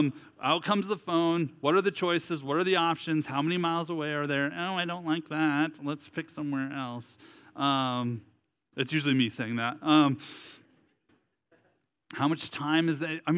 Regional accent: Ontario, Canada; Growing up in Ontario, we did have one.

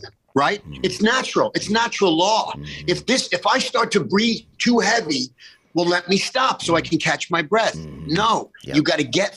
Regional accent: United States; I'm American. I love America. And we live in the greatest country on the planet.

